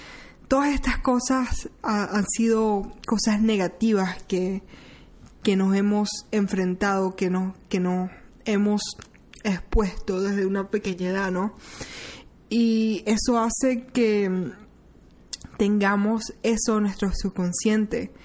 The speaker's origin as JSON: {"language": "Spanish", "country": "Venezuela", "tie": "born or raised there", "said": "me crié yo, en Venezuela. Siempre ha sido una cultura un poco cerrada"}